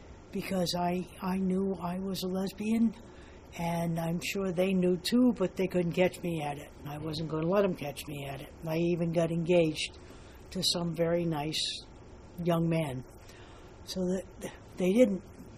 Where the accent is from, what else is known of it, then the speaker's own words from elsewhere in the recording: Martha's Vineyard, Massachusetts, United States; also born or lived in New Bedford; now in Asheville, United States; I now live in Asheville, but I was born in on Martha's Vineyard, Massachusetts. Lived there for a good many years, and then my family moved to New Bedford, Mass. And we lived there until I was 16.